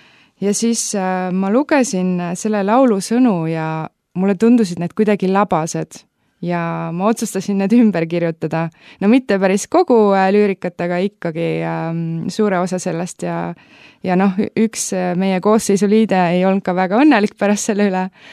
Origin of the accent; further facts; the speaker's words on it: Hiiu County, Estonia; mina kasvasin üles maal Hiiumaal ja siis, kui minul oli vaheaeg, mina tulin linna, ehk siis Tallinnasse ja minu vanaema elab seal.